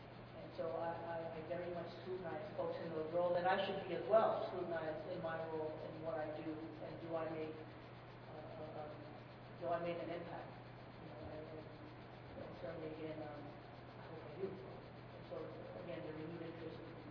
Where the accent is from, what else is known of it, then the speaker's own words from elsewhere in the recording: West Coast, United States; I'm from the West Coast